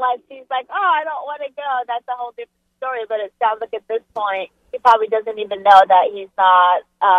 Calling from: Rochester, United States; I'm calling from Rochester.

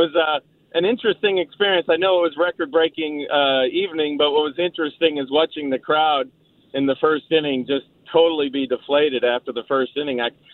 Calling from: Birmingham, Alabama, United States; I'm driving home from Atlanta to Birmingham, Alabama

